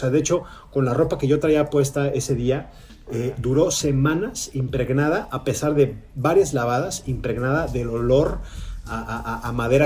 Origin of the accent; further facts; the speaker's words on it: Mexico; Digamos que como mexicano ya me había tocado huracanes, ¿no?